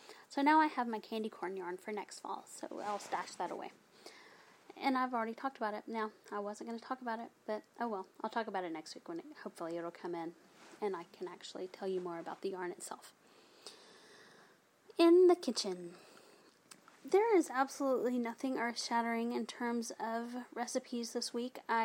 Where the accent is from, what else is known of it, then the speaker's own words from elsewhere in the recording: the South, United States; I'm from the South. They're butter beans.